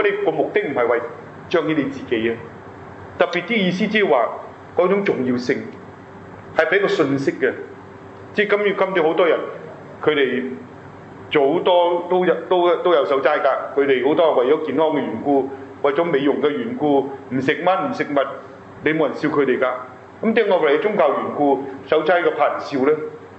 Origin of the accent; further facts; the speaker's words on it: China; now in Toronto, Canada; 我哋中國人聖堂啊。